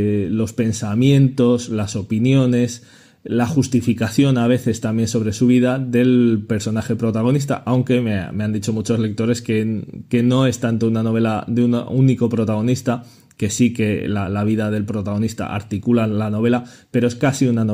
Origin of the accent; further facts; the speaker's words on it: Zaragoza, Aragon, Spain; en Tudela, Zaragoza, donde vivo, de donde soy